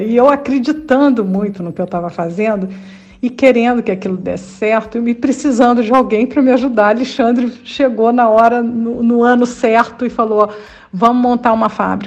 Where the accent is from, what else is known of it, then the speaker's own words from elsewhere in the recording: Minas Gerais, Brazil; moved away as an adult; now in Nyon, Switzerland; Nyon, entre Genebra e Lausanne. E em 2003, nós mudamos do Brasil para cá. Eu sou mineira, a terra do pão de queijo, né?